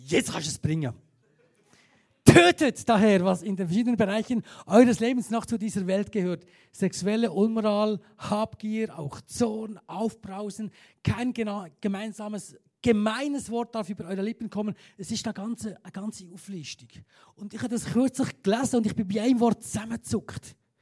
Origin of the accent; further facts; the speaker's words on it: Switzerland; Wir sind ja Schweizer.